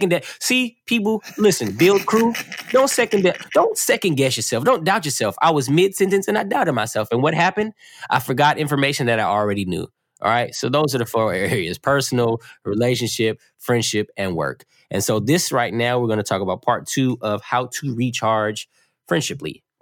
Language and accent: English; California, United States; also born or lived in Oakland / East St. Louis; I am from, you know, Southern California, but I say I'm from Oakland, but I'm originally born in East St. Louis.